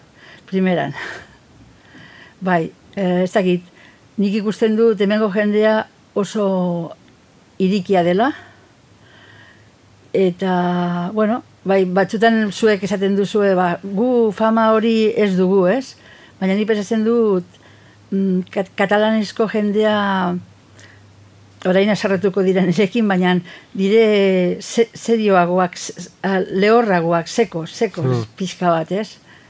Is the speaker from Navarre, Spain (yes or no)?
no; Catalonia, Spain; Basque is a second language; also born or lived in Basque Country; katalana naiz, baina euskalduna sentitzen naiz. Orain dela urte asko hasi nintzen euskera ikasten, Barcelonan, eta Euskal Herrian bizi izan dut bi denbora desberdinetan, 14 urte hasieran eta orain azken 9 urte hauetan.